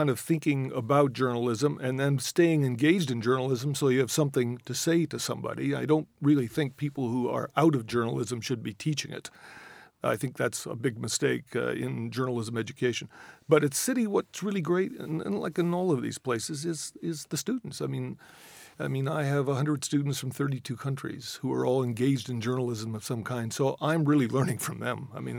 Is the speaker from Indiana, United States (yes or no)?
yes; Indiana, United States; born there; moved away as an adult; also born or lived in Canada; I'm a Hoosier. I was born in Indiana, migrated to Canada, and thought I'd be there a year, and ended up spending about 20 years.